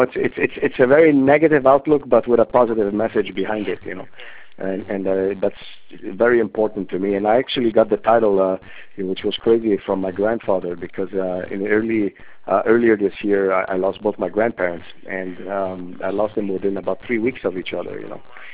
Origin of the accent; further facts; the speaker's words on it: Canada; because we're from Canada, the North thing.